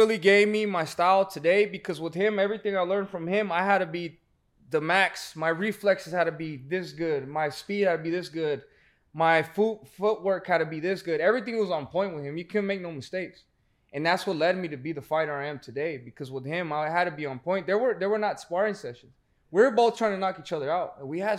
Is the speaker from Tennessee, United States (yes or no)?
no; Phoenix, Arizona, United States; So we're from Phoenix, Arizona, right? We grew up there.